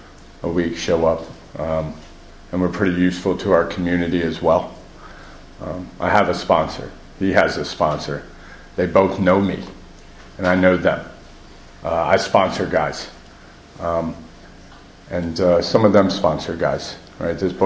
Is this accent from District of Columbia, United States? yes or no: yes; Washington, District of Columbia, United States; I grew up in and around Washington, D.C. This would have been the mid-80s.